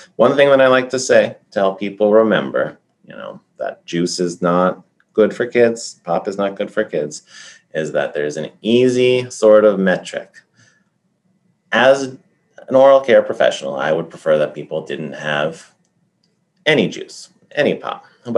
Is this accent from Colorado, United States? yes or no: yes; Colorado, United States; I said earlier that I come from Colorado. Colorado is actually where they identified the positive benefits of fluoride.